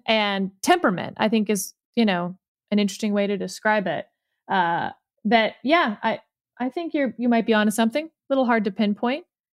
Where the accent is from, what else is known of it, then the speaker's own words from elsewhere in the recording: Texas, United States; as a Texan, I will tell you that what Texas Republicans will tell you